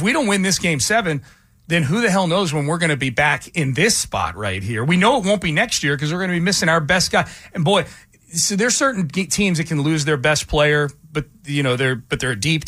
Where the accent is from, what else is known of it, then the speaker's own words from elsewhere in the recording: Connecticut, United States; No. I grew up in Connecticut. A Hartford Whalers season ticket holder.